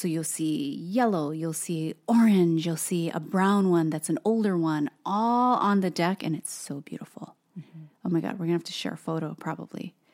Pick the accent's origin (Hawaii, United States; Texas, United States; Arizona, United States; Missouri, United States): Hawaii, United States; I mean, you know, being born and raised in Hawaii, everything is about food.